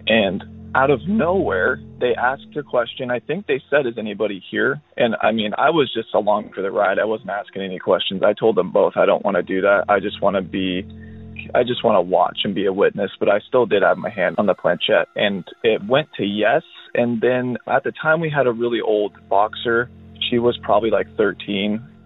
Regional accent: Oregon, United States; I'm from Oregon.

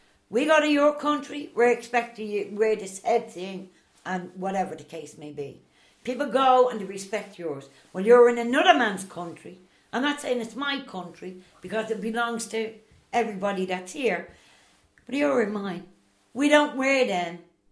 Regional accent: Ireland; We're Irish and we live here.

